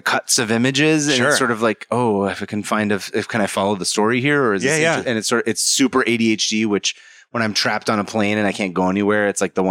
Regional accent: California, United States; Because I'm from the Bay Area originally.

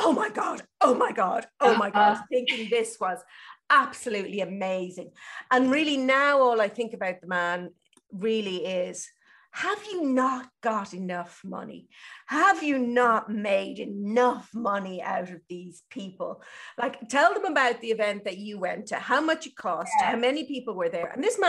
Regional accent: Ireland; And like you, I'm Irish, and we're brought up on that that yeah. that guilt, that Catholicism

